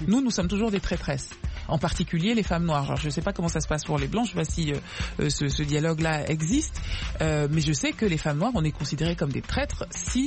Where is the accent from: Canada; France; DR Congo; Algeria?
France; J'ai été élevée en France.